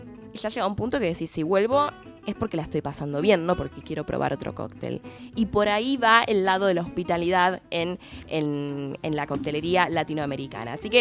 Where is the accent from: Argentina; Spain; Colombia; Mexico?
Argentina; Somos argentinos.